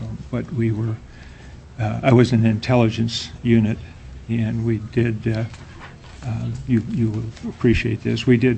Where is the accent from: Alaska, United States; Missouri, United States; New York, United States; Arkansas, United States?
Alaska, United States; Ketchikan; also born or lived in San Francisco; I was born in San Francisco, but my father worked on the Alaska Highway, and so that's how he got acquainted with wow. southeastern Alaska. And so he, when the war was over, we moved to Ketchikan, and he became a fisherman.